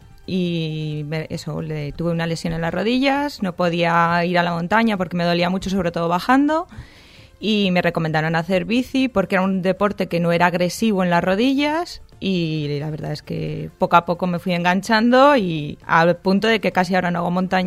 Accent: Burgos, Castile and León, Spain; Yo soy de Burgos. Pues Burgos tenemos la facilidad de en 5 minutos de tu casa tienes un monte espectacular.

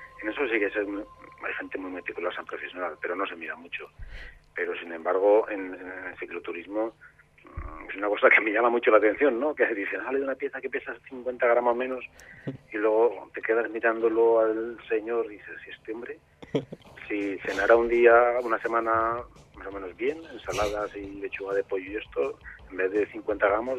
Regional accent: Biescas, Aragon, Spain; now in Alfafar, Spain; Estoy en Alfafar, pero por culpa de mi mujer, porque yo soy de Viescas y quiero mucho Viescas

